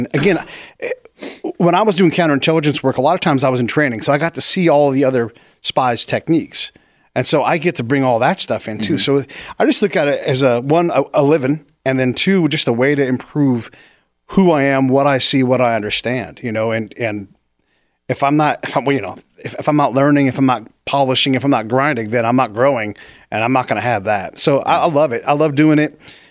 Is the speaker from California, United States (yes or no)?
yes; California, United States; also born or lived in Florida / Illinois; California.